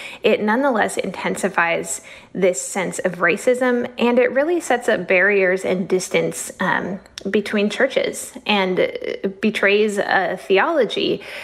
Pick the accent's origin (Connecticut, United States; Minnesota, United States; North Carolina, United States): Minnesota, United States; Yeah, so I grew up here in Minnesota, overwhelmingly white state, a state that tends to have more progressive values.